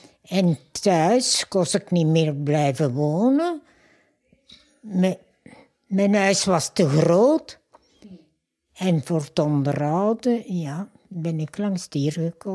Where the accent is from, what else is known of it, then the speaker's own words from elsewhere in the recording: Overijse, Flanders, Belgium; En ook mensen van Overijse. Ik ben van Overijse.